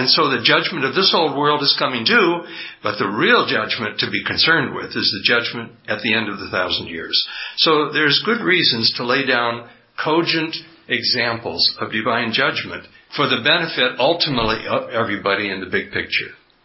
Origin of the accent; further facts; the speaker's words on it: San Diego, California, United States; I come from San Diego, California. It's just across the water, about 15 hours by airplane.